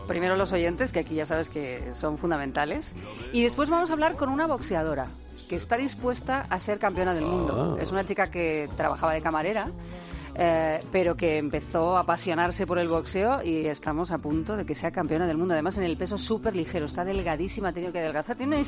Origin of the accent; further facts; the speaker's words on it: Castilla-La Mancha, Spain; Yo soy de la Manchuela, sí. Más de donde me he moceado yo.